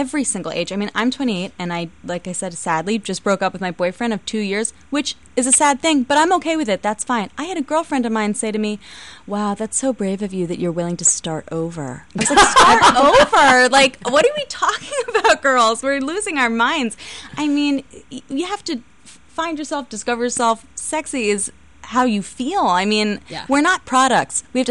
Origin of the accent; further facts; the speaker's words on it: Philadelphia, Pennsylvania, United States; now in New York, United States; so I'm still a Philadelphian, but I always wanted to try my hand there